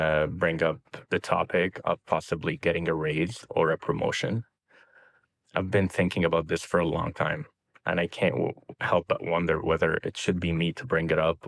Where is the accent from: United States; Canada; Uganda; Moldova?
Canada; Toronto, Ontario; I am from Toronto, Canada.